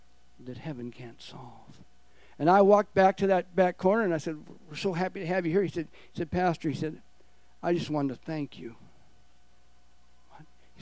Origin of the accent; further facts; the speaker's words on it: Austin, Texas, United States; now in Kitimat, Canada; Because I went, I'm from Austin, Texas, I went to, end up in Kitimat.